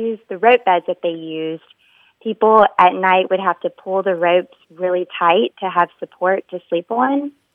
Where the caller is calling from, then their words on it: Wilmington, North Carolina, United States; Wilmington, North Carolina.